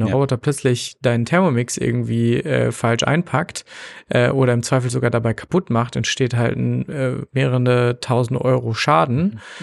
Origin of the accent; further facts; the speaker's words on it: North Rhine-Westphalia, Germany; wir kommen aus Ostwestfalen, aus einer Region, die vielleicht eher bodenständig da so denkt.